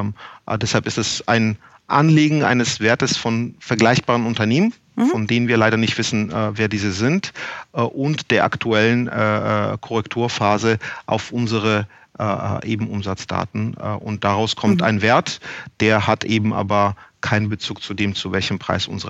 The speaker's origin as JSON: {"language": "German", "country": "Georgia", "moved": "as an adult", "lives_now": "Germany", "said": "Ich habe einen Migrationshintergrund, also bin aus Georgien irgendwann 1995 zur Promotion nach Deutschland gekommen"}